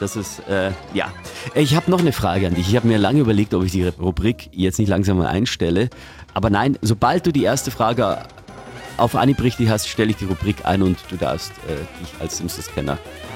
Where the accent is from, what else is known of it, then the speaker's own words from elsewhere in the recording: Eckenfelden, Bavaria, Germany; oder bei uns in Niederbayern, auch unsere 2 Orte. Wir haben in Eckenfelden gelebt und die Nachbarstadt war Pfarrkirchen